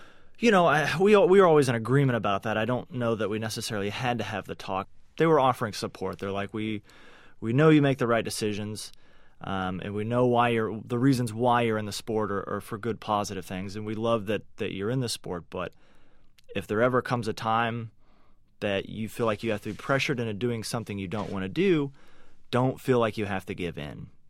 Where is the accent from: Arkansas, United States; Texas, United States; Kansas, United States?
Texas, United States; Dallas; He was definitely an icon for all cyclists growing up in the Dallas area, even eventually across the country.